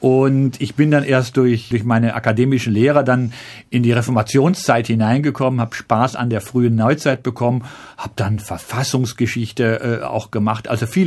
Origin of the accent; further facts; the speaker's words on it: North Rhine-Westphalia, Germany; Und ich als 16-Jähriger bin ich also aus dem Sauerland in die Weltstadt Münster gefahren